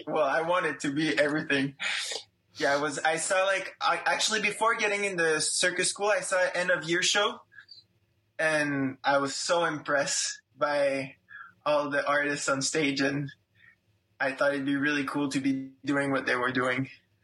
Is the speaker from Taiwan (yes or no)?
no; Quebec, Canada; I mean, actually, it wasn't my first choice. Like every good Quebecois kids, I was in a hockey l